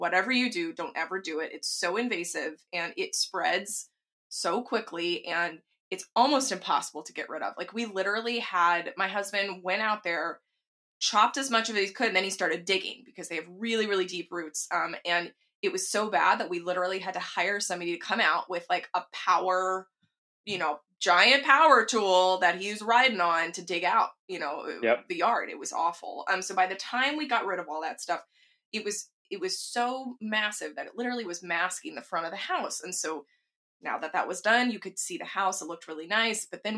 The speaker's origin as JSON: {"language": "English", "region": "Texas", "country": "United States", "tie": "born or raised there", "said": "growing up in Texas, people just didn't do that."}